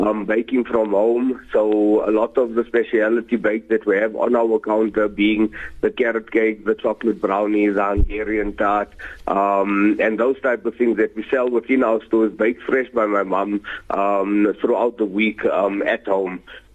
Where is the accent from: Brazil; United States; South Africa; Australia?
South Africa; Benoni, Gauteng; I'm originally from Benoni. We grew up around places like Uzma's, Mo's Food Wagon, Mr. Chubb's, Chivago's. These are the type of places we grew up around in Benoni